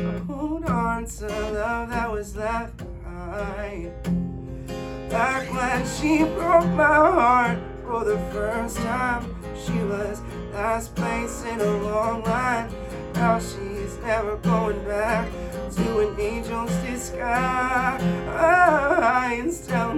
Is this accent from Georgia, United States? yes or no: no; Greensboro, North Carolina, United States; also born or lived in Miami; Yeah, I grew up in Greensboro. I mean, I was born in Miami, Florida, but I grew up in Greensboro.